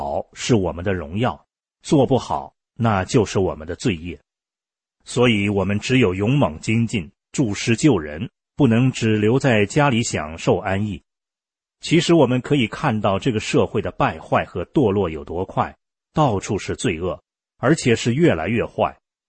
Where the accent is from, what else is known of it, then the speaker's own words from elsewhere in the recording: San Francisco, California, United States; also born or lived in China / Hong Kong; 小时候在大陆经历过文革，后来到了香港，辗转来到美国，在旧金山复杂的环境中长大